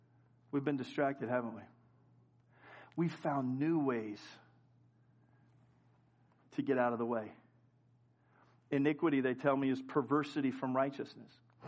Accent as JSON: {"language": "English", "region": "California", "country": "United States", "said": "Well, you're a Californian, so I have to stay in California forever because I'm a Californian?"}